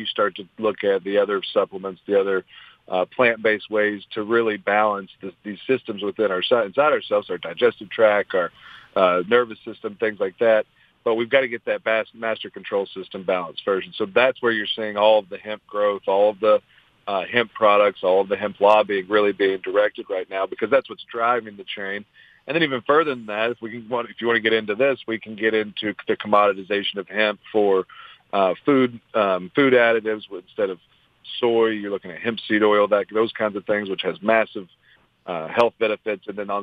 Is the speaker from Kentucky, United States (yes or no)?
yes; Kentucky, United States; Sure, but just like I'm from Kentucky and we're the bourbon capital of the world